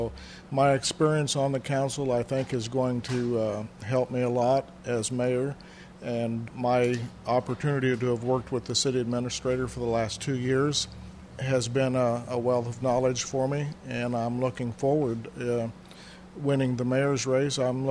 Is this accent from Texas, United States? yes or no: no; Keokuk, Iowa, United States; This is my hometown. I've seen a lot of things changed, a lot of things come and go